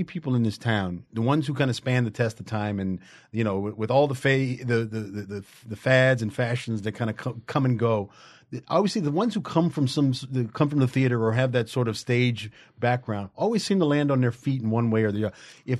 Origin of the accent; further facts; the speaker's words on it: Cincinnati, Ohio, United States; Born and raised in Cincinnati, Ohio.